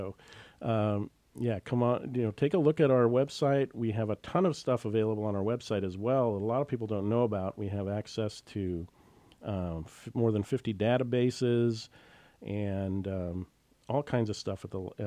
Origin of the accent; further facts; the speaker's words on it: Sitka, Alaska, United States; I grew up here in Sitka, and the library was one of my favorite places in the world.